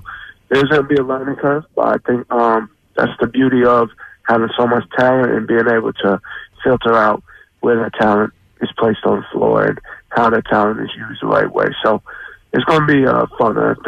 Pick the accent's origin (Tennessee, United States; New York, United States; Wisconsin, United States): New York, United States; obviously I'm an East Coast kid. I'm from New York.